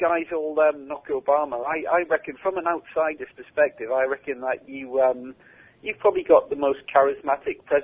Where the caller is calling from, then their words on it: London, United Kingdom; I'm from London in the UK.